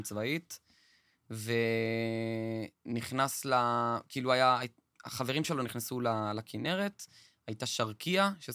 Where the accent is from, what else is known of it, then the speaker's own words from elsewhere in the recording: Kiryat Shmona, Northern District, Israel; קריית שמונה זה הבית שלי. לא משנה איפה אני אגור ואיפה אני אהיה בעולם